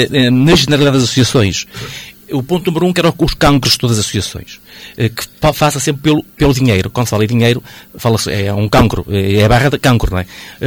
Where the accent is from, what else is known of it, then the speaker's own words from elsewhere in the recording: Paredes, Porto, Portugal; now in Paços de Ferreira, Portugal; sou recentemente de Passos de Ferreira, eu sou natural de Paredes, portanto, adquiri casa há pouco tempo em Passos de Ferreira